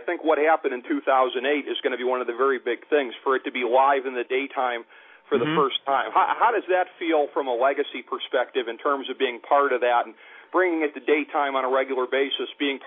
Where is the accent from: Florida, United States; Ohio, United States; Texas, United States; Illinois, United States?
Ohio, United States; Cleveland; Here in the Rust Belt, I grew up in Cleveland.